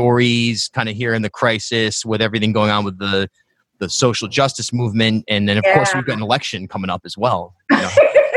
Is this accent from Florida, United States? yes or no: no; Rhode Island, United States; And for me, I grew up in South County, Rhode Island, and then went to URI.